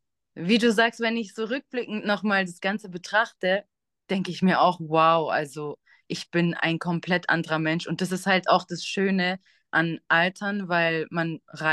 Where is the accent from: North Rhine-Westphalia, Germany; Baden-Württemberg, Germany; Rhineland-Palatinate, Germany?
Baden-Württemberg, Germany; Ich komme ursprünglich aus Nähe Stuttgart. Mittlerweile wohne ich jetzt in Ludwigsburg.